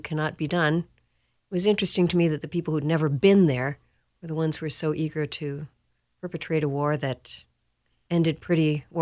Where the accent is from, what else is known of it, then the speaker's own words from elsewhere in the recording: Estherville, Iowa, United States; born there; No, I was born in Estherville, Iowa.